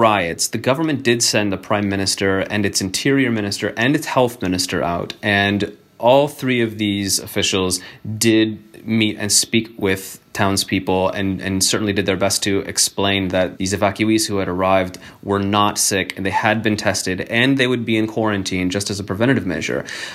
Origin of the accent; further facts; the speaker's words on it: Ukraine; now in United States; looking at my home country, all of the things that led to violence on the streets of this tiny little town in Ukraine